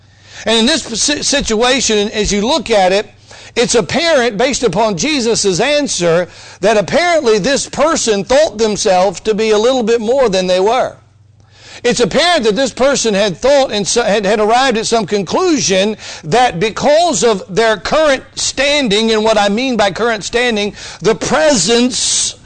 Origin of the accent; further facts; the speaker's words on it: Mississippi, United States; also born or lived in Alabama; When I was a boy growing up and we moved from Alabama to North Mississippi, the house my parents bought was right across the street from the city park.